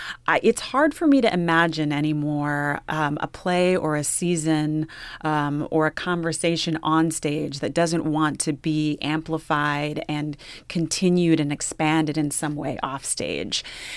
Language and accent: English; Texas, United States; I tend to say Latinx because I'm from Texas, and so I just drawl.